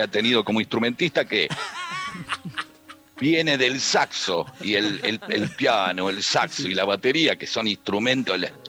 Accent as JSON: {"language": "Spanish", "country": "Argentina", "said": "¿cómo somos los argentinos haciendo chistes?"}